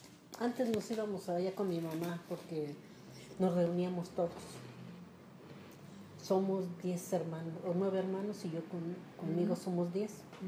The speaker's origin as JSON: {"language": "Spanish", "town": "Salvatierra", "region": "Guanajuato", "country": "Mexico", "said": "No, yo soy de Salvatierra, Guanajuato."}